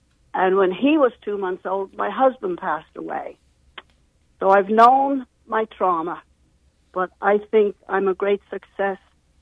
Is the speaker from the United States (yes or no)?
no; Ireland; I'm from Ireland. I have 14 siblings.